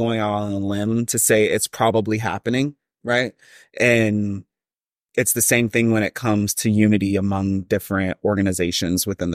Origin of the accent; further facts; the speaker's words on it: California, United States; also born or lived in Dallas; that's a huge blessing growing up in Southern California, mm-hmm. outside